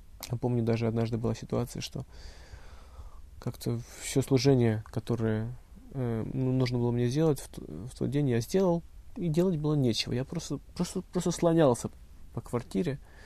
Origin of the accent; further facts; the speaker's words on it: Yerevan, Armenia; Он был из Баку. А я был из Еревана.